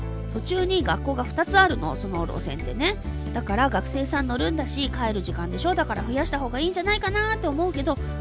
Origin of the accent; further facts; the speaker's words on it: Fukuoka, Japan; 博多っ子の